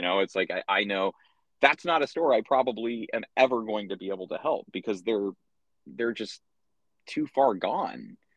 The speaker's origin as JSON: {"language": "English", "town": "Chicago", "region": "Illinois", "country": "United States", "said": "I'm from Chicago, and in Chicago there's our public TV station was Channel 11 WTTW"}